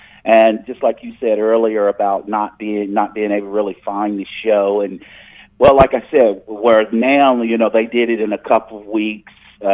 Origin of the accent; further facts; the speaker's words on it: West Virginia, United States; I said, yeah, I'm from West Virginia. I said, we all look out for West Virginia people